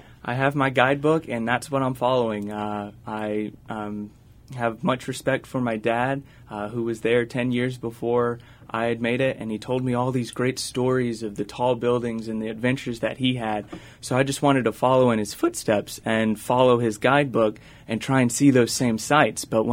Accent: LaGrange, North Carolina, United States; I grew up in LaGrange, North Carolina

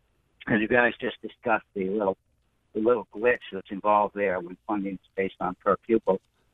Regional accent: Hampton, New Hampshire, United States; I grew up in Hampton, and I'm a kind of an elderly gentleman

